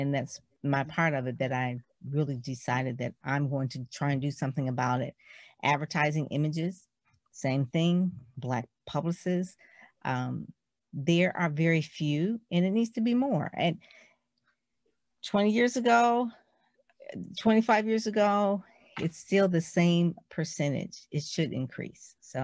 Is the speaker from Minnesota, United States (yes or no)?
no; Detroit, Michigan, United States; I'm from Detroit, and so I go to a Black school, and I'm pretty much always around Black people.